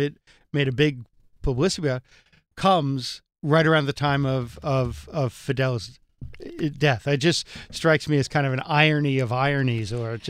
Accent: New York City, New York, United States; born there; I was born in the Bronx.

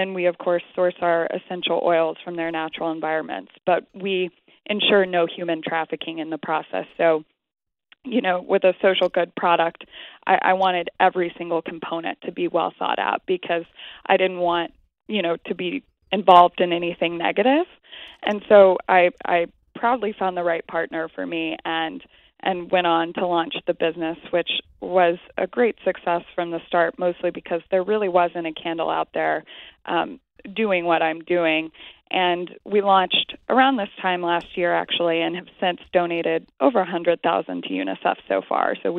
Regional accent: Texas, United States; I'm from Texas originally, so the energy business was kind of always in the back of my mind

